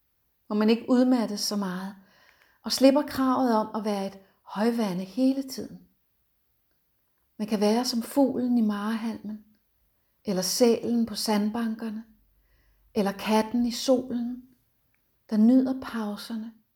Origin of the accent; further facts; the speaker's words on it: East Denmark, Denmark; Kender det ikke fra Øst-Danmark, hvor jeg er vokset op og bor.